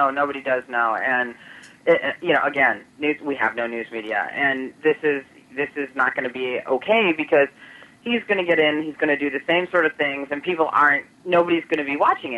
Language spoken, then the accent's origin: English; Chicago, Illinois, United States; now in California, United States; I grew up in Chicago, in the suburbs, ironically, and you know, live out in Southern California now.